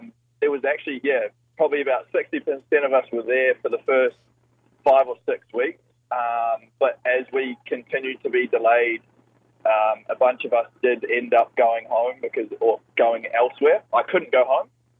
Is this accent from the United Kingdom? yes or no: no; New Zealand; still just as Kiwi as we are.